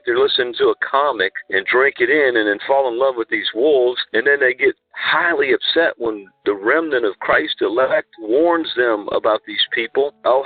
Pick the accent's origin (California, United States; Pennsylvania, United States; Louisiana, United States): Louisiana, United States; And that would be, from my home state, Jesse Duplantis. I mean, everybody likes to listen to a Cajun, right?